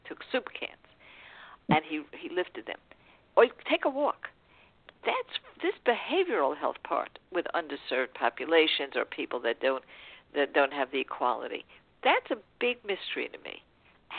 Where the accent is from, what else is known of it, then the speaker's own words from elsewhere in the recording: New York, United States; also born or lived in New Jersey; now in California, United States; I just moved to, very fast, I just moved to California. I'm from New York, New Jersey.